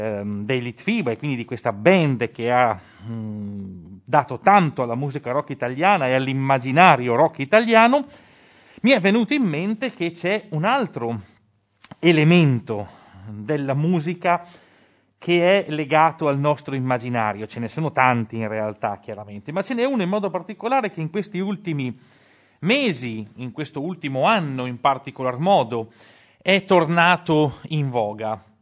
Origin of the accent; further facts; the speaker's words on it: Castiglione, Lombardy, Italy; Ora, per quanto mi riguarda, io lo sapete, sono di Castiglione